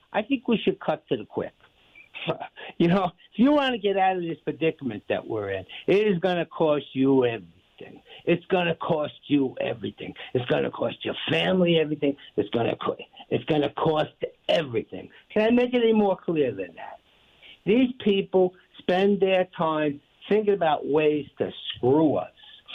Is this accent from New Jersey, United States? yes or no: yes; New Jersey, United States; from Jersey.